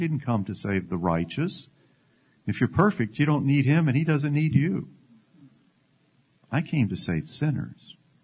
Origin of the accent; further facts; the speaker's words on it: Texas, United States; continue this program broadcast today from Great State, my home state of Texas.